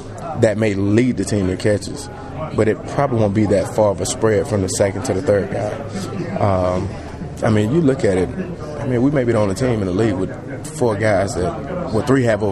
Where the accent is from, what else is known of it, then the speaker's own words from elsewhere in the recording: the South, United States; Nah, that ain't chilly. Yeah. I mean, I'm used to it. I'm from the South.